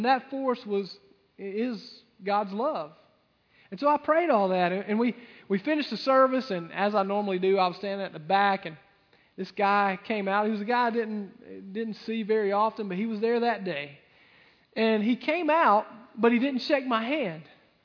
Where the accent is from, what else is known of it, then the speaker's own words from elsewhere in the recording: Lyman, United States; I'm from Lyman. And so violence and revenge, that's part of who I am. I mean, you mess with somebody from Lyman and we'll cut you.